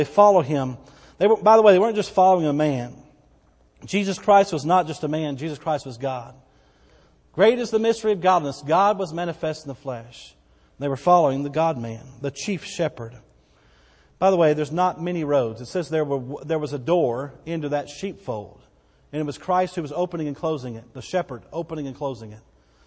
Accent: Bowie, Texas, United States; born there

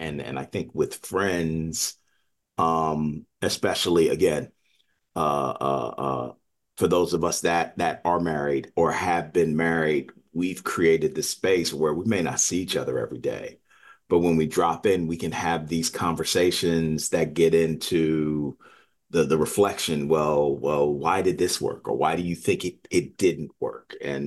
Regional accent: Washington, District of Columbia, United States; I live in Washington, D.C. I grew up in the Washington, D.C. area. My friends go back to elementary school, right?

